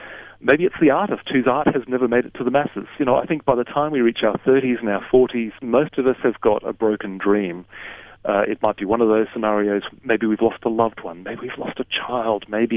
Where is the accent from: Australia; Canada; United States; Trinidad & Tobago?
Australia; Brisbane, Queensland; moved away as an adult; now in Oxford, United Kingdom; I grew up in Brisbane, I miss Brisbane.